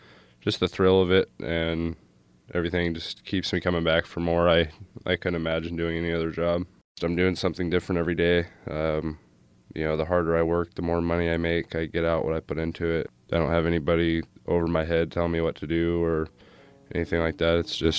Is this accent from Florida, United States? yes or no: no; Myrtle Creek, Oregon, United States; now in Nome, United States; I'm from Myrtle Creek, Oregon. I've lived in Nome since November of 2010.